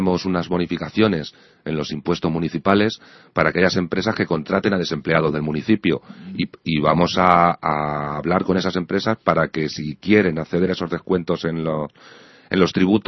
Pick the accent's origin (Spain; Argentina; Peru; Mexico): Spain; Ciudad Real, Castilla-La Mancha; Yo soy de Ciudad Real y me gusta ir a visitar a la familia